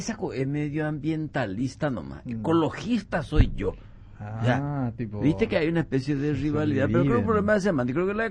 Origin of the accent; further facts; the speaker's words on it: Puerto Casado, Alto Paraguay, Paraguay; yo soy chaqueño, yo soy de Puerto Casado, del Alto Paraguay.